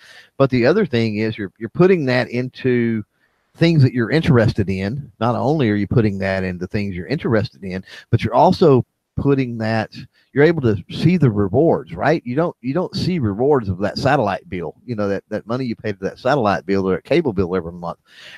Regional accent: Texas, United States; I know that's a double negative, but I'm from Texas.

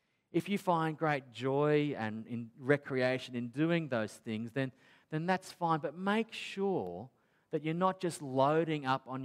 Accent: Australia; As an Aussie in 2021, how do we actually live out this thing we call the Sabbath today?

